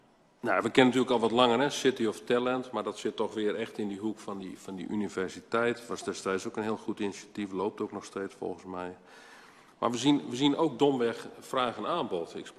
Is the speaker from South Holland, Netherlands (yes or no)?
no; Friesland, Netherlands; Het dorp waar ik opgegroeid ben, ergens downtown Friesland.